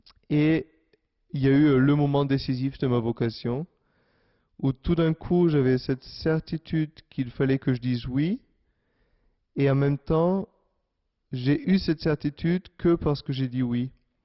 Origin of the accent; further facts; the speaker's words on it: Vienna, Austria; j'ai 30 ans et je suis originaire de Vienne, en Autriche.